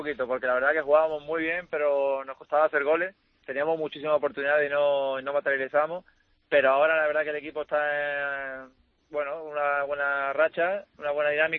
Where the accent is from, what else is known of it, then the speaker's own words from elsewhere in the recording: Málaga, Andalusia, Spain; como malagueño, pues me meto todos los días en el periódico de Málaga